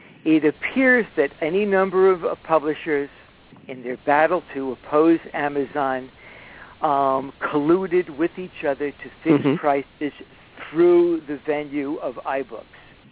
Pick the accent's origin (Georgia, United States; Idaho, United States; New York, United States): New York, United States; New York City; Oh, yeah. I mean, I am absolutely a Bronx boy. My story is not exactly a Horatio Alger story, mm-hmm. but my origins are pretty humble and common. I was born in the South Bronx, actually on